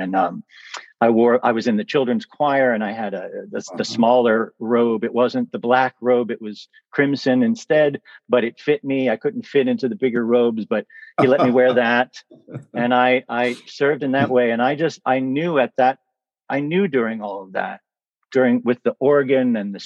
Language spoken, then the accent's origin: English; Philadelphia, Pennsylvania, United States; I was born in South Philadelphia, right uh-huh. around the airport, on Tinicum Island.